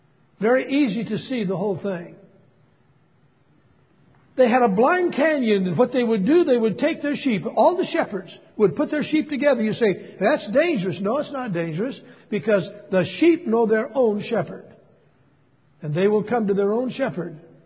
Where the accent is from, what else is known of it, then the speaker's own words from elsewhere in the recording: Los Angeles, California, United States; born there; when I was born in the Methodist Hospital in Los Angeles, California.